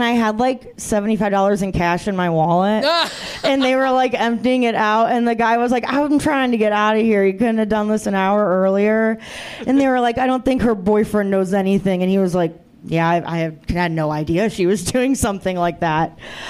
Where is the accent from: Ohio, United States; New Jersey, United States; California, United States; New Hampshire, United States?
Ohio, United States; Cleveland; I hate Akron because whenever people make fun of, if I say I'm from Cleveland, they'll make fun of Akron and they think that we are Cleveland.